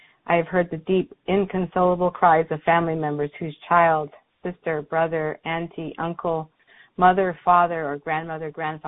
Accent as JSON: {"language": "English", "country": "United States", "said": "I am from the Diné Nation."}